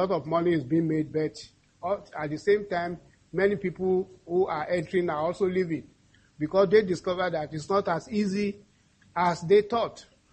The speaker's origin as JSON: {"language": "English", "country": "Nigeria", "said": "I'm from Nigeria."}